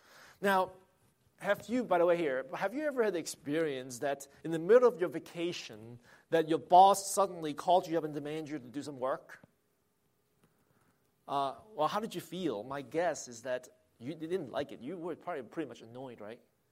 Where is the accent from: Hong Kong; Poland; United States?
Hong Kong; I'm no expert on sheep since I grew up in Hong Kong.